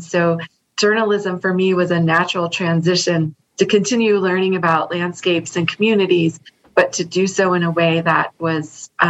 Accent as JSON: {"language": "English", "region": "Connecticut", "country": "United States", "tie": "born or raised there", "also_born_or_lived": "Virginia", "said": "I grew up in Connecticut, in Western Connecticut. Green, green place."}